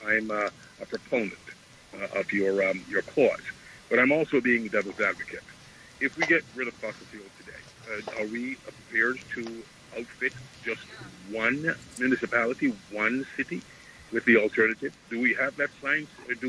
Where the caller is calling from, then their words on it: New York, United States; I'm calling from Long Island.